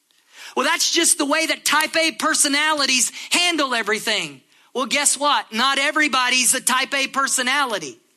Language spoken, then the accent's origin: English; Texas, United States; here I am from Texas